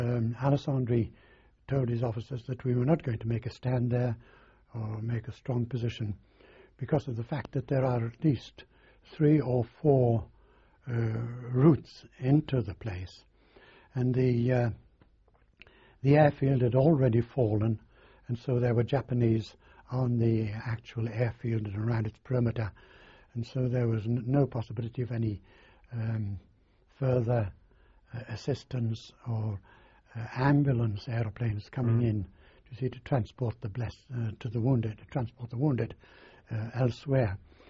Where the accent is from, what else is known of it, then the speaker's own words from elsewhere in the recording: England, United Kingdom; I'm English, you see, although I can pass anywhere for a French person.